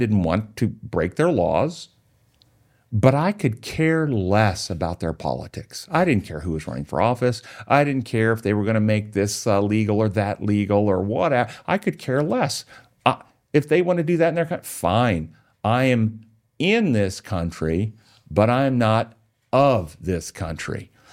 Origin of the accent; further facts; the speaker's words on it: United States; My identity for a while was derived, I'm an American.